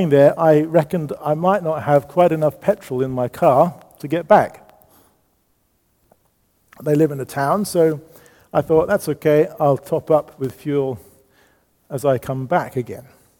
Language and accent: English; United Kingdom; born there; I just happen to be born in the UK as well, Nick.